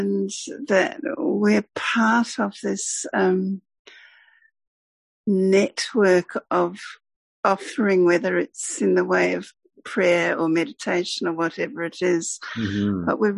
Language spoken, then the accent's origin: English; Christchurch, Canterbury, New Zealand; And without thinking, I said, I'm from Christchurch.